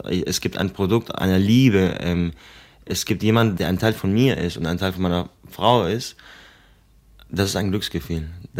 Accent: Argentina; weil ich 2 Verpflichtungen hatte in Argentinien, wo ich herkomme.

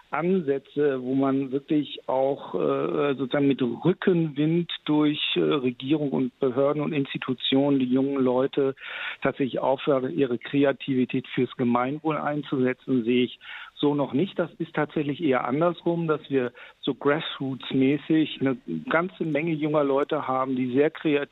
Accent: Mainz, Rhineland-Palatinate, Germany; In meiner Heimatstadt hier in Mainz

